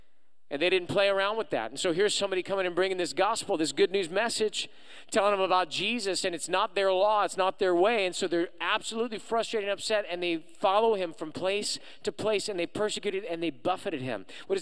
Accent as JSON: {"language": "English", "town": "Moreno Valley", "region": "California", "country": "United States", "tie": "born or raised there", "said": "Man, I'm just here, a little kid from the IE. I was born in Moreno Valley."}